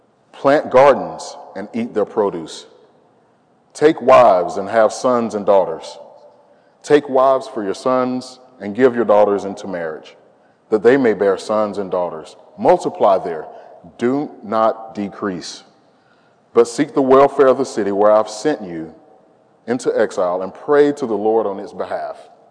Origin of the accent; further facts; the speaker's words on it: Birmingham, Alabama, United States; So I grew up in Birmingham, Alabama